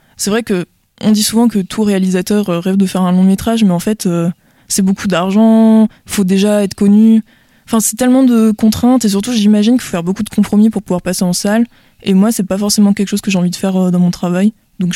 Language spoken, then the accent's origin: French; Pays de la Loire, France; Surtout que moi, je viens des Pays de la Loire et la région a coupé les financements